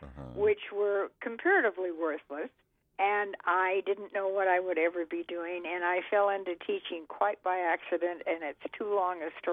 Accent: Fargo, North Dakota, United States; And as I say, I grew up in Fargo. I knew that.

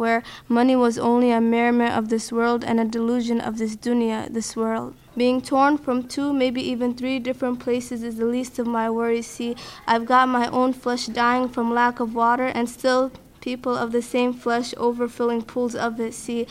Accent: Georgia, United States; As a child in growing up in America, people would ask me where I'm from, and if I say, like, Georgia or something, they'd be like, no, that's not where you're from.

